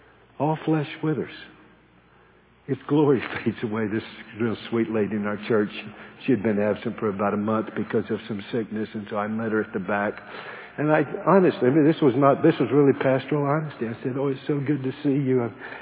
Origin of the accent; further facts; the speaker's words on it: the Carolinas, United States; I grew up in Carolina watching Michael Jordan just seeming like sailing through the air.